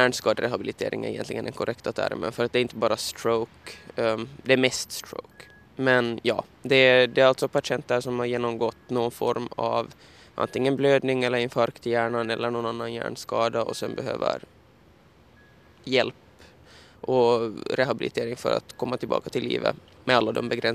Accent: Hanko, Uusimaa, Finland; Jag är ju uppvuxen i Hangö, så det är ju mina hemtrakter

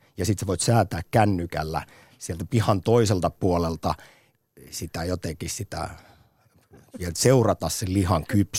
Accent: Jyväskylä, Central Finland, Finland; Sitten omassa kotikaupungissani Jyväskylässä, siellähän on tämä taksari

